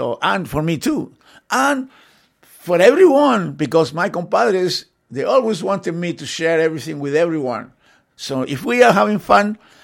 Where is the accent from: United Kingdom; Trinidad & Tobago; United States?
United Kingdom; England; Because I grew up here in England